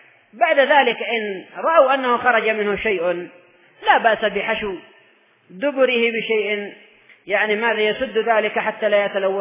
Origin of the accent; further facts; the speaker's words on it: Yemen; الطعام والذبائح عندنا في اليمن أيضا للقات والدخان